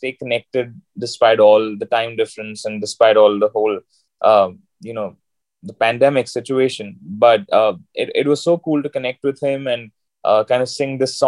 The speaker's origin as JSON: {"language": "English", "country": "India", "said": "And me being an Indian singer, kind of doing something that I don't think people from our country have ever, you know, tried to do or tried to create a path like this."}